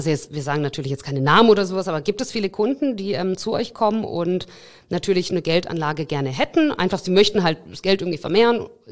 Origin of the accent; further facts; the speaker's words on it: Russia; Ich bin ja auch noch sozusagen auf dem Land aufgewachsen. Ich komme aus Russland